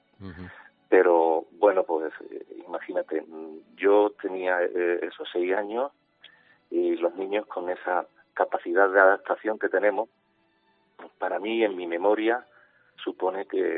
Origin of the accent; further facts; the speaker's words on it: Belmez, Andalusia, Spain; ¿tú dónde eres? Mira, pues yo de Jaén. No, de un pueblo, no lo vas a conocer, un pueblo pequeñito. Pero ¿qué pueblo? Ya no te quedaba más remedio aunque lo dijeras con la boca pequeña. Belmez de la Moraleda.